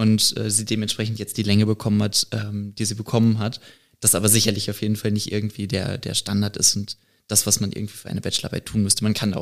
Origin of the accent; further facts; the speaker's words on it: North Rhine-Westphalia, Germany; Nein, ich bin nicht gebürtig aus Schleswig-Holstein, ich bin Ostwestfale tatsächlich.